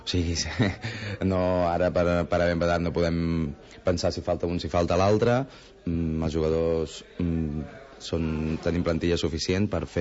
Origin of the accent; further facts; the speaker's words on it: Girona, Catalonia, Spain; perquè som de Girona